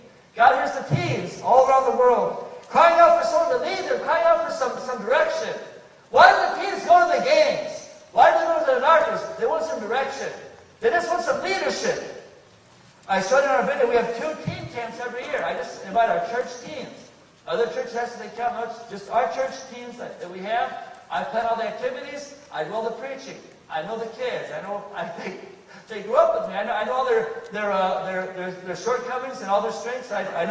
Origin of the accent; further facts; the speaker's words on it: Chicago, Illinois, United States; born there; I was born in Chicago, as I mentioned briefly in my introduction.